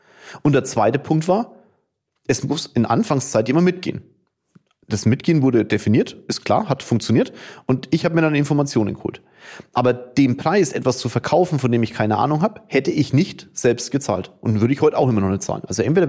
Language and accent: German; Kulmbach, Bavaria, Germany; wir kommen ja beide aus Kulmbach, Tom, mein bester Freund und Vorstandskollege